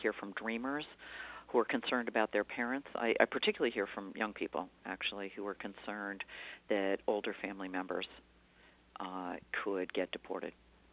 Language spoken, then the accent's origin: English; Cheshire, Connecticut, United States; I hear from the growers in my hometown of Cheshire